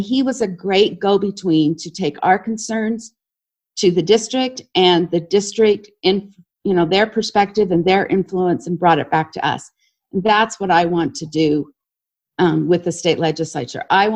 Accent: Cedar City, Utah, United States; went to North Elementary in Cedar City, and my forefathers were original settlers of the valley.

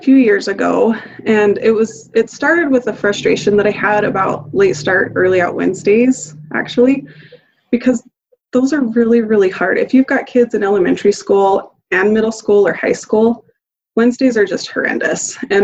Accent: Panaca, Nevada, United States; moved away as an adult; now in Cedar City, United States; I grew up in Panaca, Nevada, which is a very, very small town just west of here. I moved here in 2000 to go to college at SUU

